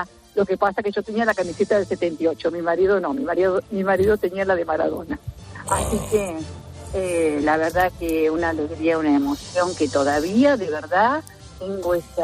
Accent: Argentina; moved away; Bueno, soy argentina, imagínese.

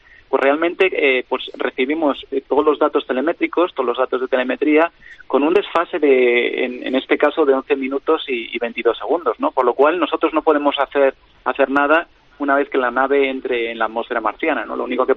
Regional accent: Madrid, Community of Madrid, Spain; yo tengo que decir que adoro Galicia, pasaba los veranos en San Senso, pero soy de Madrid. Y de hecho mi madre es de Valencia, yo justamente nací en medio.

